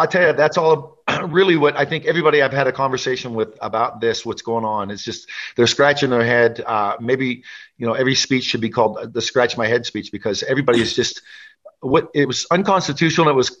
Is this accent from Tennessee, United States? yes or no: no; Waterford, Pennsylvania, United States; because I'm from Waterford, Pennsylvania, a little town, and I got to fly over there.